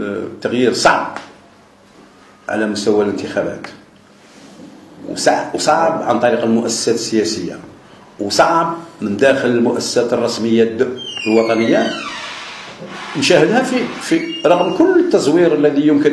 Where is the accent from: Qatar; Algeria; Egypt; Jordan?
Algeria; مازال عندنا في الجزائر فيه صعوب فيه نوع من الانقساميه الثقافويه اللغويه